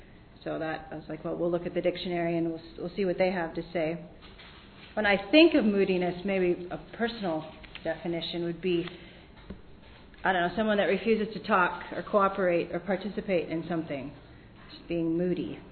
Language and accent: English; Sterling, Alberta, Canada; I'm from Sterling, Alberta.